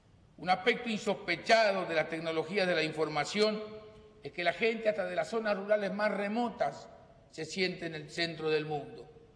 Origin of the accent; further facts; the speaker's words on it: Uruguay; Nuestro objetivo en el Mercosur como uruguayos es ampliarlo, es consolidarlo.